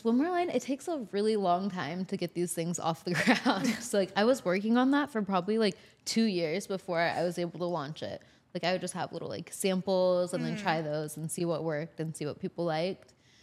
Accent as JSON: {"language": "English", "town": "Boulder", "region": "Colorado", "country": "United States", "also_born_or_lived": "Sonoma County, California / Mendocino County, California", "said": "I'm from Boulder and Sonoma County, Mendocino County. Like, I've been seeing these dirty hippies go to Burning Man my whole life."}